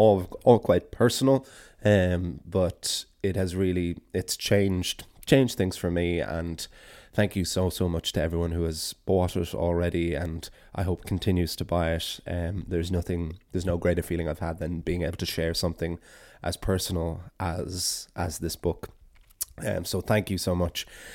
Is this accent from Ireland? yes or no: yes; Ireland; never want to go too deep into it, because then I don't think it would be as appropriate for me as an Irish person and Irish storyteller to be diving in.